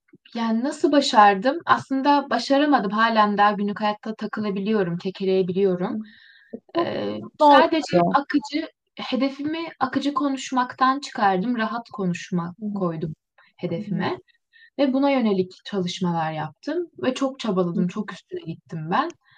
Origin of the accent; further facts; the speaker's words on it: Istanbul, Turkey; 22 yaşındayım. Türk-Alman Üniversitesi Hukuk Fakültesi öğrencisiyim. İkinci sınıfım şu anda. Doğma büyüme İstanbulluyum.